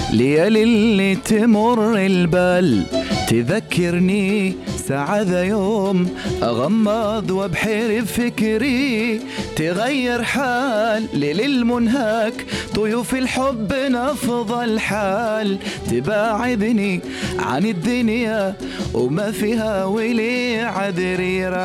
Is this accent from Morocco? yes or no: yes; Morocco; قلت له أنا مغربي.